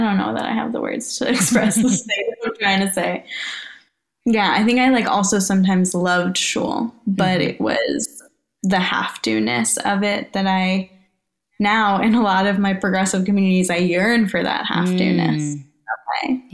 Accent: Teaneck, New Jersey, United States; Yeah, I grew up mostly in Teaneck, New Jersey, in a modern Orthodox community.

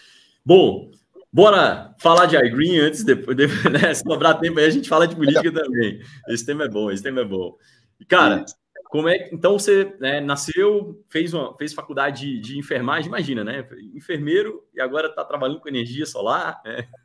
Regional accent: Porteirinha, Minas Gerais, Brazil; Eu sou de Porteirinha, né? Porteirinha tem 30 mil habitantes.

